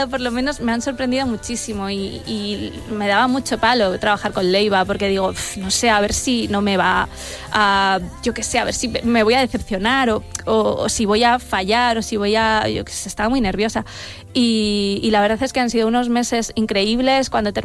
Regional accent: Burgos, Castile and León, Spain; Yo soy de Burgos, sí.

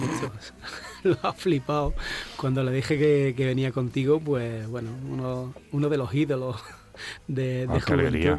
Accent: Jerez de la Frontera, Andalusia, Spain; Sí, bueno, yo soy de Jerez

